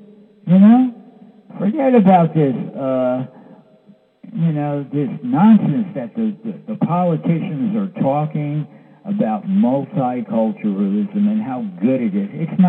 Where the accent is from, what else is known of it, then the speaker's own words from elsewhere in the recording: New York City, New York, United States; Hey, I'm from New York City. Manhattan is probably one of the most mixing places on earth where multiculturalism exists in a practical way.